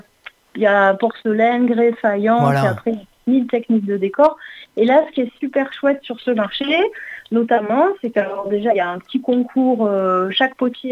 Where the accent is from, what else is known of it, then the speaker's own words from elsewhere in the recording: Viols-le-Fort, Occitanie, France; Ben, il y en a de Prades, moi je suis de Viol-le-Fort.